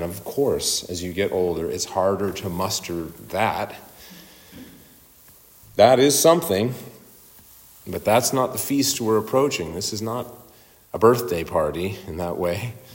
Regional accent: Saskatchewan, Canada; I come from Saskatchewan up in Canada.

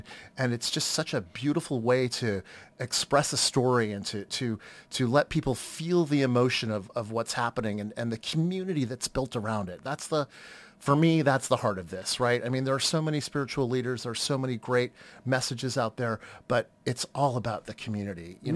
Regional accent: Cape Cod, Massachusetts, United States; I grew up on Cape Cod in Massachusetts. East Coast.

